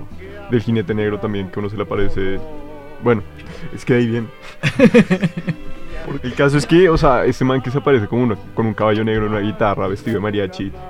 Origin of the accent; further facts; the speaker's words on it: Colombia; por lo menos mi pueblo viejo colombiano es